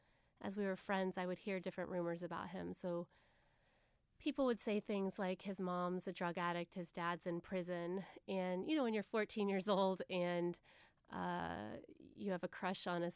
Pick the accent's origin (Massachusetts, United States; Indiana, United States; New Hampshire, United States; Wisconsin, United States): Indiana, United States; So I grew up in Indiana.